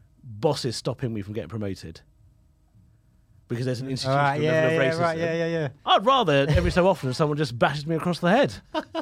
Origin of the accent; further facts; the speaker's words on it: London, United Kingdom; And I'm like, I'm from the East. What's happened?